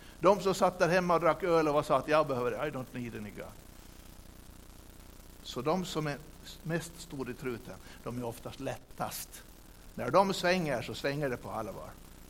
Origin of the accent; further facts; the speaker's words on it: Åland, Finland; ni vet, som vi ålänningar kan då